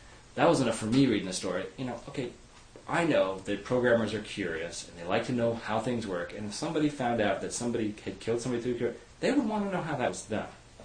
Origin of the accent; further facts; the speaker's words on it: Boise, Idaho, United States; this is set in my hometown, Boise, Idaho.